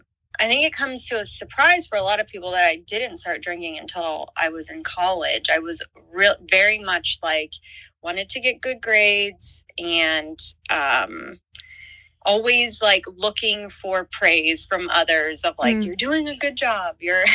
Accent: West Virginia, United States; I grew up in West Virginia. I'm a 90s baby. I was born in the 80s, but grew up in the 90s.

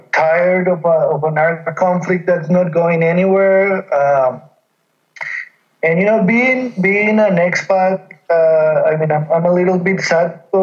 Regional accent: Colombia; moved away; Growing up in Colombia, there was never a time when there was an armed conflict. I'm 35 years old.

